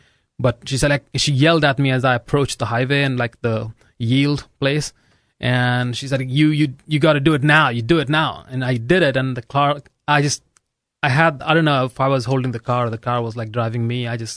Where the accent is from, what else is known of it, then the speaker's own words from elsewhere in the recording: India; now in United States; I said, like, "Oh, I'm sorry, but I'm from India, you know."